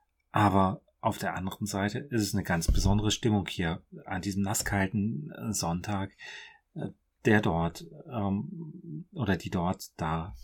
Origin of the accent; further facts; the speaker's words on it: North Rhine-Westphalia, Germany; born or raised there